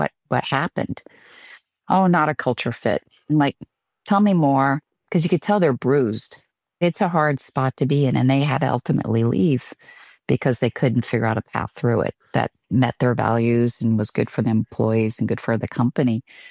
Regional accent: Ireland; I'm not marketing. I'm Irish. I talk in stories.

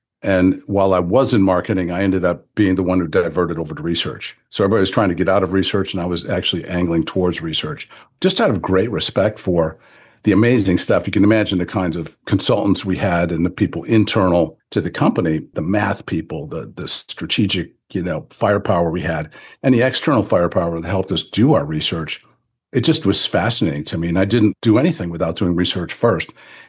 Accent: Midwest, United States; I had two little kids, and I was kind of like, I'm from the Midwest. And I was kind of pining to get back, not necessarily to Detroit, but just somewhere in the Midwest.

